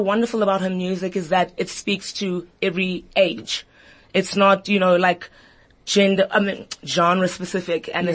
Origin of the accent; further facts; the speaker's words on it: East Rand, Gauteng, South Africa; also born or lived in Soweto; I grew up in the East Rand, went to tertiary in Pretoria.